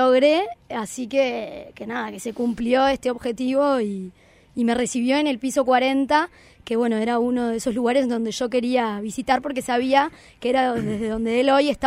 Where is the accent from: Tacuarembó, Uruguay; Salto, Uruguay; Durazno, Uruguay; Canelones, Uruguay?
Canelones, Uruguay; Como ustedes saben, yo soy canaria de Canelones